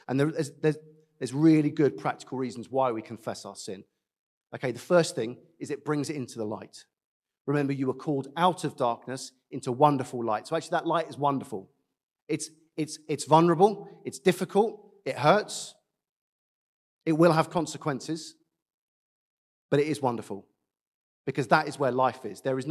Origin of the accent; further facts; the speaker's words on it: United Kingdom; Because we're British and we don't like to have uncomfortable conversations twice.